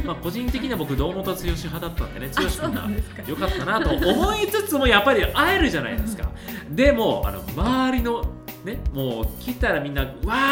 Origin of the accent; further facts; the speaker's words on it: Shizuoka, Japan; あの地元のなんかホール、僕、静岡県なんですけども